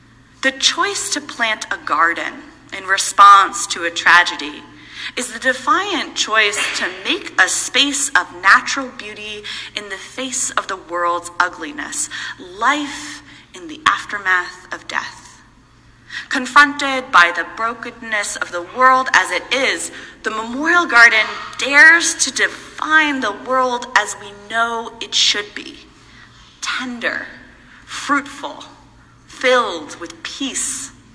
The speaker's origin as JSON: {"language": "English", "country": "United States", "tie": "born or raised there", "said": "I grew up as an American school child in the 90s and the early 2000s."}